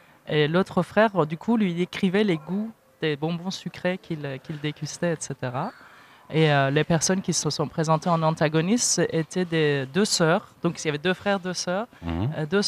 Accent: Paris, Île-de-France, France; Moi, je suis parisienne.

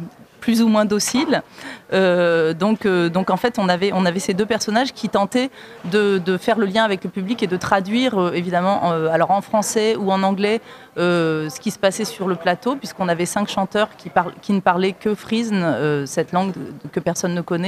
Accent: Aix-en-Provence, Provence-Alpes-Côte d'Azur, France; Je viens bien d'Aix-en-Provence.

